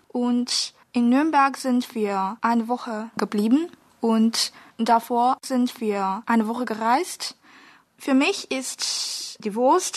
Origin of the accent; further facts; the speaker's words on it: China; German is a second language; ich komme aus China. Ich bin 1996 geboren.